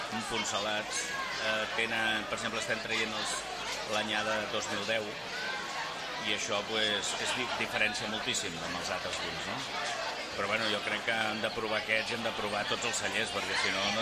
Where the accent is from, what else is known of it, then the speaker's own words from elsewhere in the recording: Tiana, Catalonia, Spain; jo he nascut a Tiana, soc de Tiana